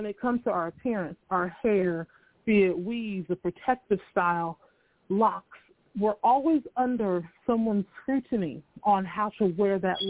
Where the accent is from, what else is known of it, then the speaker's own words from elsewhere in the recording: United States; But unfortunately, we are American. And when I say it unfortunately, I don't want people to take that the wrong way, but we are American and we know what comes with that when we're African American.